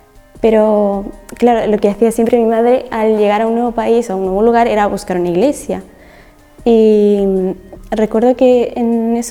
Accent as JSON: {"language": "Spanish", "country": "Peru", "lives_now": "Valencia, Spain", "said": "Pues yo soy de Perú, ahora vivo en Valencia."}